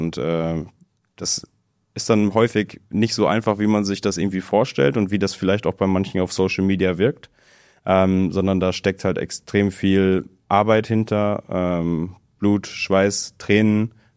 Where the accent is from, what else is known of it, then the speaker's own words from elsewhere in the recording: North Rhine-Westphalia, Germany; ich bin in der Stadt in NRW groß geworden